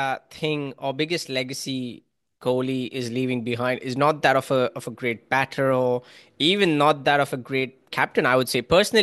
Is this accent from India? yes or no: yes; India; from an Indian point of view, you have to understand like, as an Indian fan, I started watching cricket in 1999.